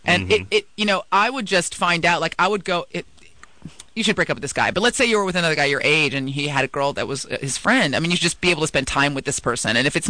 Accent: San Francisco, California, United States; I grew up in San Francisco.

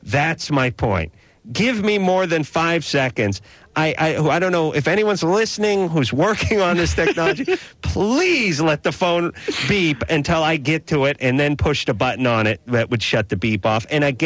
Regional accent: North Hollywood, California, United States; Yeah, I'm from North Hollywood. our adage is that hobo won't vomit on the mattress.

